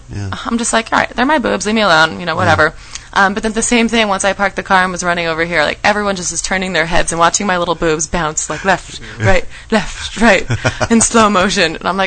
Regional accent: East Coast, United States; Like, growing up on the East Coast, the water's so much colder.

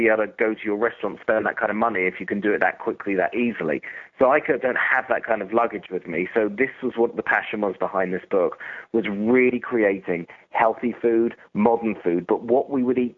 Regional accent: London, United Kingdom; moved away as an adult; now in United States; Grew up in London, just a little bit north in London, and, you know, suburb, and loved it. Great experience, and I have enjoyed living in America a lot. I came here 6 years ago. When I got married, I moved to central London, so moved right into the city

